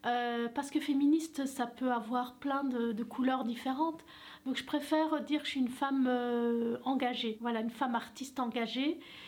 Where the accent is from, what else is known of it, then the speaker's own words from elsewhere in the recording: Morocco; dans la culture d'où je viens, donc du Maroc, c'est très présent, en fait.